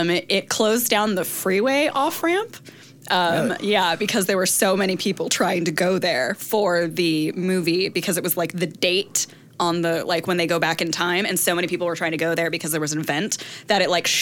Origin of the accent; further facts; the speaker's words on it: California, United States; I grew up near the Twin Pines / Lone Pines Mall, which is the Pointe Hills Mall if you are in California.